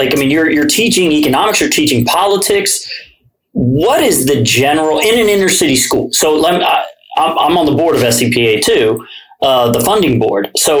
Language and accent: English; Cincinnati, Ohio, United States; I grew up in Price Hill, too, and I lived behind the First Skyline.